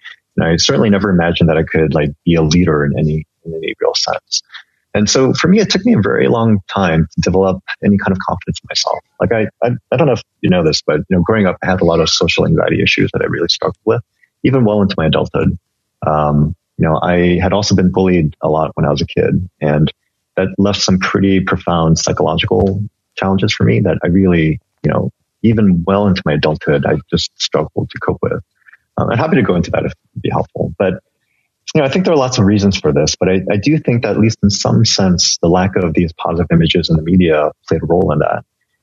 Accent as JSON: {"language": "English", "town": "San Francisco", "region": "California", "country": "United States", "said": "Like, I'm from San Francisco. Like, no, where are you really from? I'm really from San Francisco."}